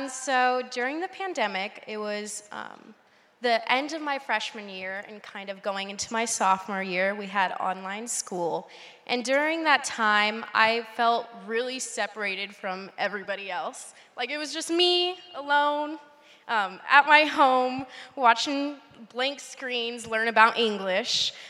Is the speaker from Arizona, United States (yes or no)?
yes; Yuma, Arizona, United States; I come from Yuma, Arizona. I'm not sure if any of you guys know about Yuma, Arizona. Thank you. I love Yuma. But we're right by Mexico and California. So we have a huge Hispanic population. I'm Hispanic myself.